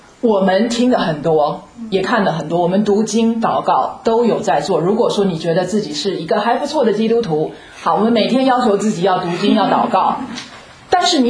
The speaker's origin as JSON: {"language": "Chinese", "country": "China", "lives_now": "United States", "said": "我在美国住了19年，我去了中国大陆2年，"}